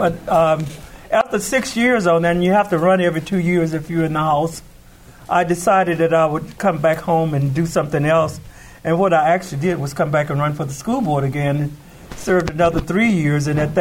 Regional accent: the South, United States; born there; moved away as an adult; now in Anchorage, United States; I've lived in Anchorage now for 40 years this year. Never thought I would end up here. I was born in the South.

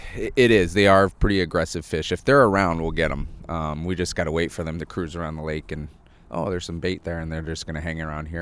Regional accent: Kodiak, Alaska, United States; I grew up in Kodiak, and lots of fishing over there

